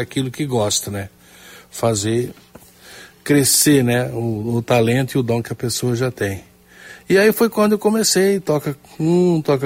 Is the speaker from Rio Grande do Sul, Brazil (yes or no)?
no; Porto Esperança, Mato Grosso do Sul, Brazil; born there; Eu nasci em Porto Esperança. Ah. Sério, eu sou pantaneiro.